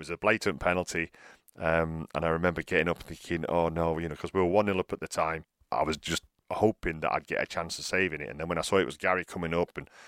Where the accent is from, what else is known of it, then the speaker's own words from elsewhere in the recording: Rotherham, Yorkshire and the Humber, United Kingdom; especially for me being a Yorkshire man from Rotherham, which is right next door to Sheffield.